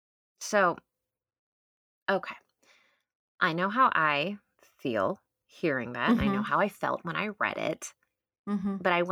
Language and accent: English; Texas, United States; Which makes me think of the country song because I'm from Texas.